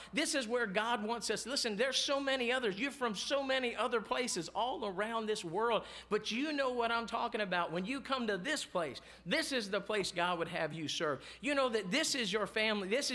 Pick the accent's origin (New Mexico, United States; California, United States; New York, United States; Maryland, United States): Maryland, United States; now in Florida, United States; We're down here in Florida. I've said it all the time. We're from Maryland. Most of our family is up there.